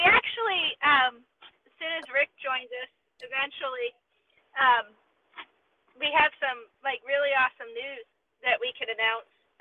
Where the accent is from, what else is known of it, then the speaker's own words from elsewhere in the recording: Portland, Maine, United States; born there; So I lived in, I was born in Portland. But my parents, my mother's from Scarborough and my father is from Sanford.